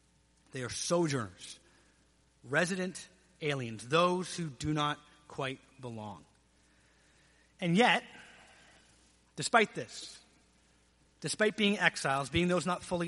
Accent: London, Ontario, Canada; now in United States; I was not born here. You may have heard some outs or abouts in this sermon. So I was raised in London, Ontario, Canada

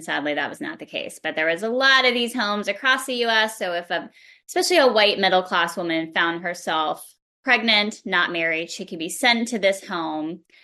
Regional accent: Texas, United States; moved away as an adult; now in Louisville, United States; Yeah, so I grew up in Texas and went to school there, college, all that. And then when I decided to get my PhD, I ended up moving to Louisville.

